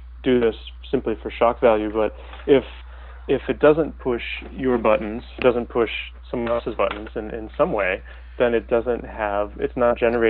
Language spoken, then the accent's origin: English; Detroit, Michigan, United States; born there; now in Seattle, United States; Well, I was born in Detroit.